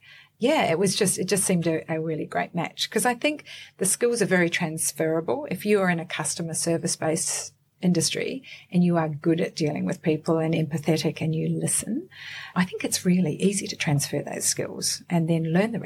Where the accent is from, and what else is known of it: New Zealand; moved away as an adult